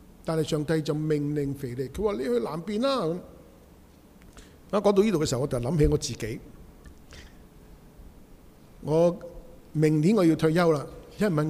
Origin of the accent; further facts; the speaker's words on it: Guangdong, China; 但系唔知点解我哋广东人就将佢讲成咩嘅闹松佬